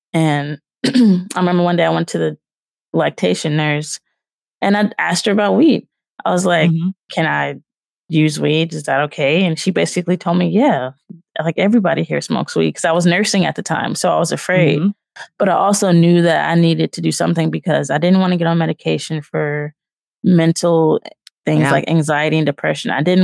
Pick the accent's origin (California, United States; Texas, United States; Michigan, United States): California, United States; Richmond; also born or lived in Louisiana; I grew up in the Bay Area. I was born in Louisiana. I only lived there until I was like 3, but I grew up in the Bay in Richmond, Oakland, Vallejo, Concord.